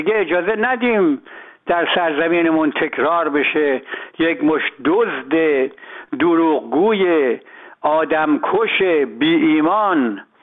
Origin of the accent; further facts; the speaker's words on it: Iran; من به عنوان یه ایرانی